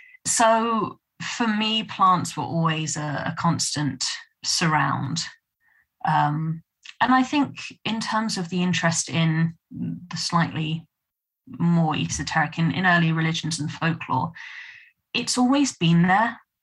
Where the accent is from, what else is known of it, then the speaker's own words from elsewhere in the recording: South East England, United Kingdom; I mean, the area that I grew up in Hampshire.